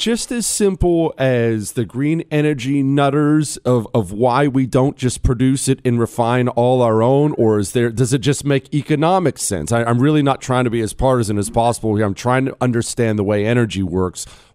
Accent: United States; All right, Daniel, as an American, I have a light switch.

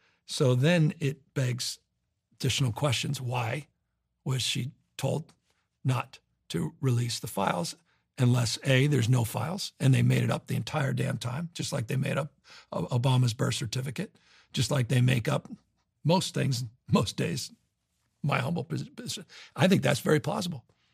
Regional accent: San Francisco, California, United States; I've never seen a peregrine. I grew up in San Francisco in my life.

